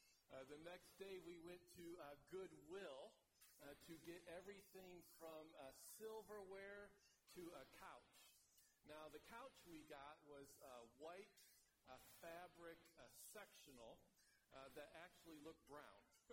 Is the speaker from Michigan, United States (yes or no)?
yes; Michigan, United States; I grew up in Michigan and moved down to Florida and packed everything I owned in the car.